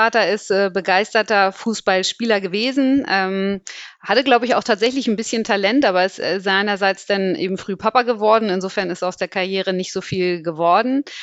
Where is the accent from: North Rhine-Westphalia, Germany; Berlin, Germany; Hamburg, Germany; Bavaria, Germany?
Hamburg, Germany; ich komme aus Hamburg, in der Nähe von Hamburg. Ich bin in einer Reihenhaussiedlung groß geworden.